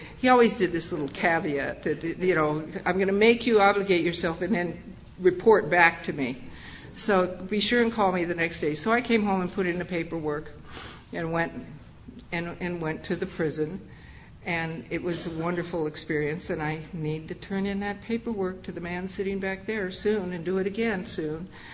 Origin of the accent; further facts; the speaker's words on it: Seattle, Washington, United States; I grew up in Seattle, Washington. I was an only child.